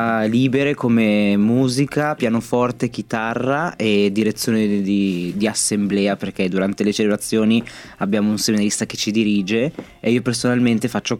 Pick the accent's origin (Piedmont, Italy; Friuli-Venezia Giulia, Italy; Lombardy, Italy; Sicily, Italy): Lombardy, Italy; Novate Milanese; ho 24 anni, sono di Novate Milanese